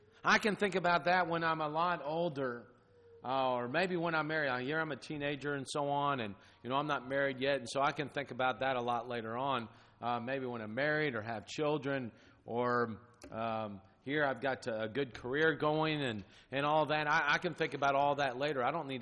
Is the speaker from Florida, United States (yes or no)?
yes; Florida, United States; I think about growing up in Florida, we saw that all the time with the salt from the ocean, the Atlantic Ocean.